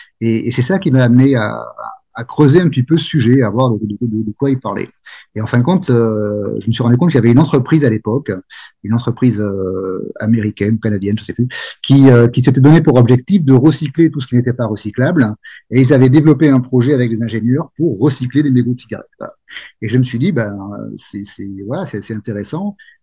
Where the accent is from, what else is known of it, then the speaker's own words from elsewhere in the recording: Nouvelle-Aquitaine, France; je suis originaire du Pays Basque, mais j'ai travaillé longtemps dans l'agroalimentaire, dans pas mal de coins de France et de l'étranger.